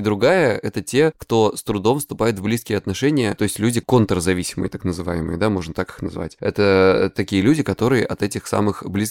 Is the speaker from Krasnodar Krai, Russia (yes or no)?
yes; Krasnodar Krai, Russia